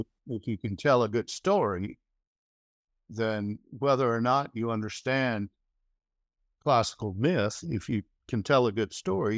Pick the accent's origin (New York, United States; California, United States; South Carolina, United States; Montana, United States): South Carolina, United States; born there; No, I was born in South Carolina, but my family, both sides, were from Tennessee.